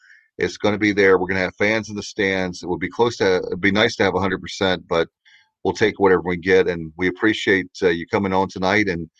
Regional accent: Durham, North Carolina, United States; my hometown at Durham, Duke baseball

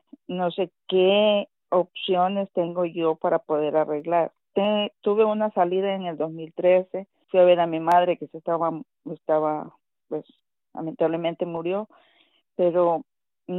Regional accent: El Salvador; now in San Mateo, United States; Soy tepeciana, originaria de El Salvador.

